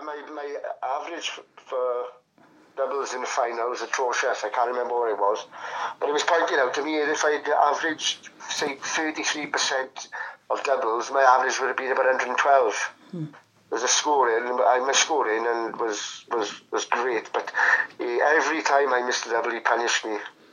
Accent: Wales, United Kingdom; Being Welsh didn't help at the time, I got to say.

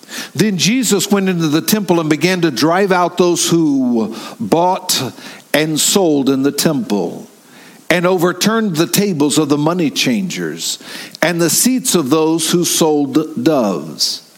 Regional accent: the South, United States; Now, we're from the South.

